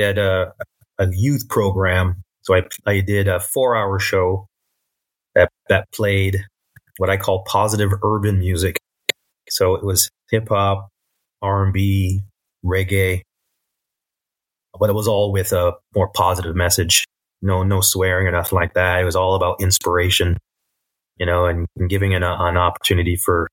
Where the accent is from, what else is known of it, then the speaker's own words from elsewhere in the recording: Toronto, Ontario, Canada; now in Hamilton, Canada; But I was born and raised in Toronto. Yeah, but I've hopped around, lived in different places.